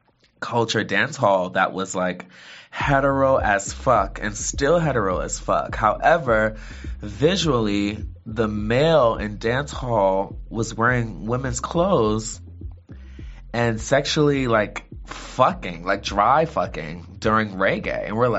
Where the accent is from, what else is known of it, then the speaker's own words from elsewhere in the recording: Brooklyn, New York, United States; the early 2000s and late 90s in Brooklyn, just growing up in Brooklyn